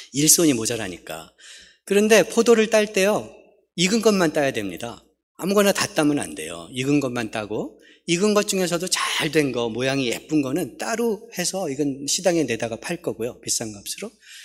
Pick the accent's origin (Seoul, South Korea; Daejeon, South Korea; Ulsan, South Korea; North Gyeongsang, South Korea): Daejeon, South Korea; 저희 큰 집은 시골이었습니다. 지금 유성인데요. 전 대전에서 자랐고